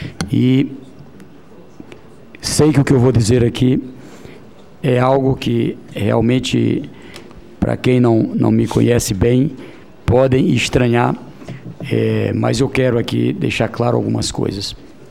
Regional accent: Brazil; sou brasileiro. E como brasileiro, sou índio.

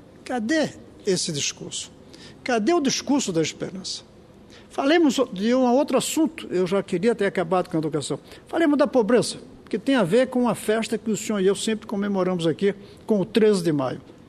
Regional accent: Brazil; como brasileiro

